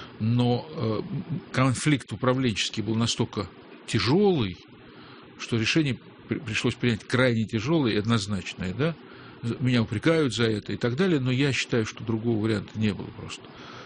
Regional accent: Moscow, Russia; born or raised there; also born or lived in Kyrgyzstan

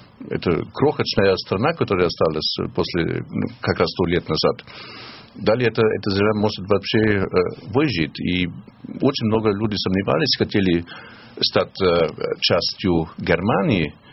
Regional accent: Graz, Styria, Austria; also born or lived in Vienna; Но самое комфортное, наверное, все еще чувствую в Граце, где я был в школе и в университете, хотя сейчас редко там. И тоже не мой родной город. Это маленький городок Ферринти.

